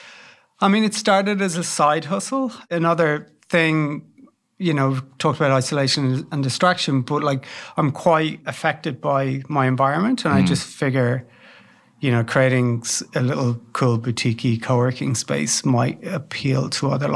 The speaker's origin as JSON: {"language": "English", "town": "Dublin", "region": "Leinster", "country": "Ireland", "tie": "born or raised there", "said": "So I'm originally Irish. I grew up in Dublin."}